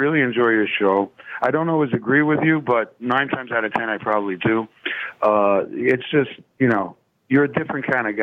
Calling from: Las Vegas, Nevada, United States; Yes, sir.

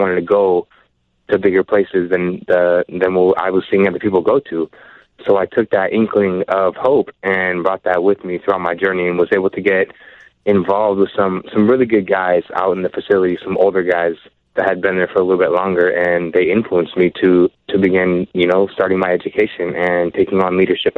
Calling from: Portland, Oregon, United States; Yeah, I'm calling from Portland.

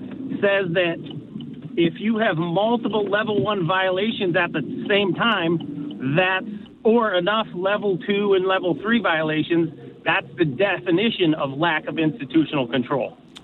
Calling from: DeWitt, Michigan, United States; I'm calling from DeWitt. I'm a Spartan fan

